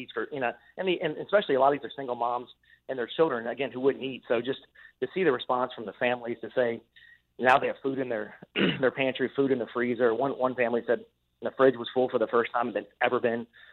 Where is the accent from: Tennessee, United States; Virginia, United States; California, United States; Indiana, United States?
Virginia, United States; Virginia Beach; born and raised in Virginia Beach, I have six brothers and sisters, and we've been very blessed